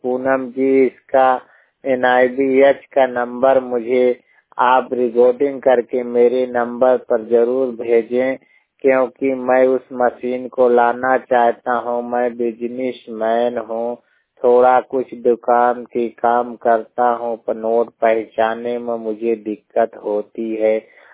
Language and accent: Hindi; Kaushambi, Uttar Pradesh, India; 100% blind जिला कौशाम्बी उत्तर प्रदेश की मूल निवासी हूँ।